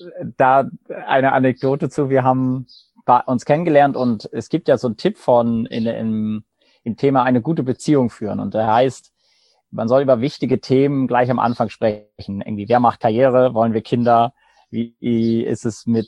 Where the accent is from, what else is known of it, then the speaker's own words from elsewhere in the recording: Lübeck, Schleswig-Holstein, Germany; Ich komme ursprünglich aus Lübeck. Ich bin 32 Jahre alt